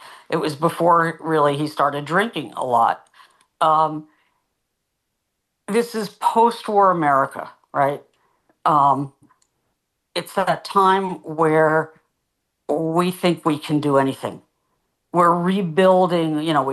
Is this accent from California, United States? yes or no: no; New York, United States; growing up in New York, as you know, either you were a Willie guy or a Duke